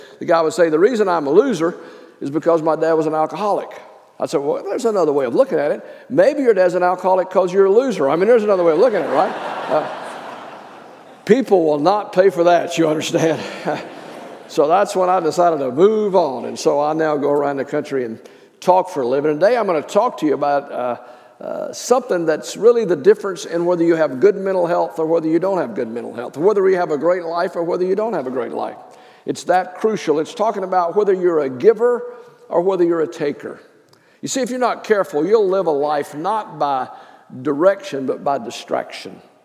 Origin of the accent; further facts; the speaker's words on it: Alabama, United States; born there; now in Dallas, United States; I live in Dallas, Texas, but I was born in Alabama.